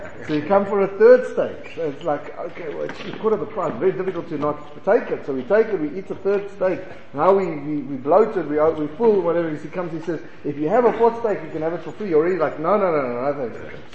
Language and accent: English; South Africa; I come from South Africa, so I'll speak about what I enjoy.